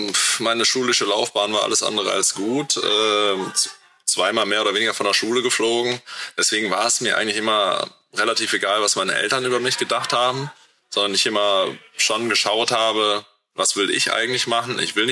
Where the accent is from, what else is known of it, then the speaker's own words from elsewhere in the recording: Düren, North Rhine-Westphalia, Germany; Also ich bin auf landwirtschaftlichen Betrieb in Düren groß geworden mit vier Brüdern.